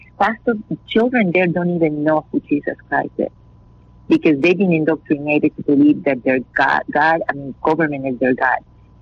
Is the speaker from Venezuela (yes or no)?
yes; Venezuela; And yes, I grew up in Venezuela, and I want to pass through today.